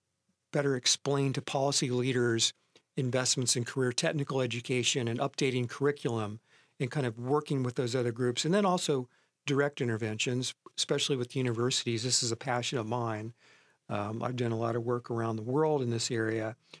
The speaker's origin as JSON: {"language": "English", "region": "Ohio", "country": "United States", "tie": "born or raised there", "said": "I was adopted by the West Coast as in, a member of the intelligentsia, but I grew up in Ohio."}